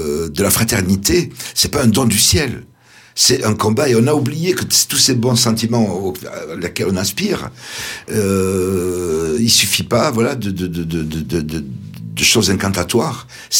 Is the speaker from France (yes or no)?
yes; Toulouse, Occitanie, France; Moi, je suis toulousain